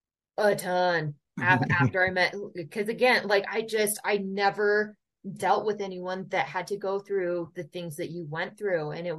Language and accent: English; Holiday, Utah, United States; Growing up in Holiday, Utah, I never met anyone like you.